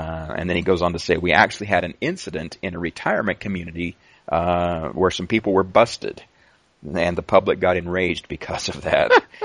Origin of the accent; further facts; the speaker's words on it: Salt Lake City, Utah, United States; my hometown, Salt Lake, one of them